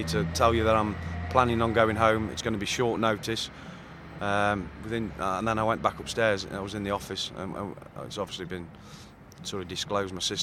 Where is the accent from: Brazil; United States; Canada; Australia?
Australia; accent: Australian; Unfortunately, I don't think they understood my slight Australian accent.